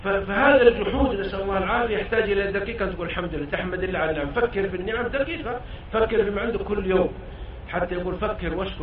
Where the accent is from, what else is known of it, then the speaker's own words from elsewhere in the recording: Yemen; أراد الحج في من مدينتي في اليمن